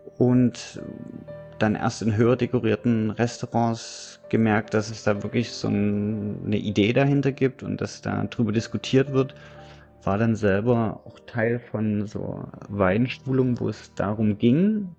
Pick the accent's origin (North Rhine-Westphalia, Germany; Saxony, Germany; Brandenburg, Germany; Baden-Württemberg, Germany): Saxony, Germany; Dresden; als Dresdner in Wolfsburg zu wohnen